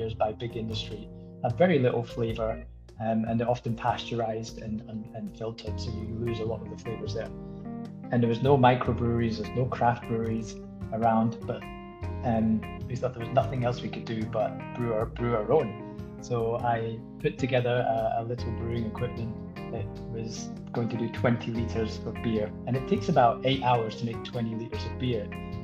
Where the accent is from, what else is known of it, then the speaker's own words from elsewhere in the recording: Scotland, United Kingdom; now in Nigeria; I am originally from Scotland in the UK. But I've been spending almost the last 12 years in Nigeria